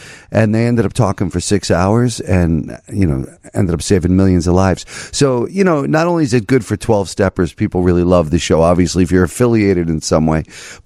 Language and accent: English; New Jersey, United States; So I was a wild teenager, to say the least, growing up in New Jersey.